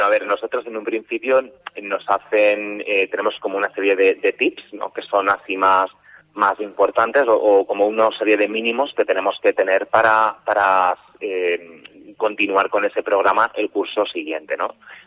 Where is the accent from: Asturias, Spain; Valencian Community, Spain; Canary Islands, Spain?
Valencian Community, Spain; Castellón de la Plana; yo soy de Castellón, soy castellonense y soy español